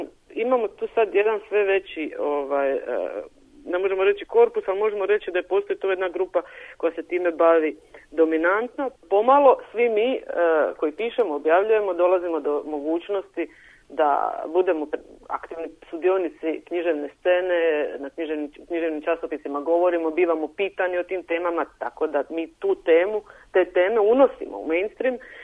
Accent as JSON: {"language": "Croatian", "region": "Dalmatia", "country": "Croatia", "tie": "born or raised there", "said": "budući da je moje djetinjstvo u Dalmaciji, u patrijarhalnoj sredini, također bilo jako snažno obilježeno nasilje."}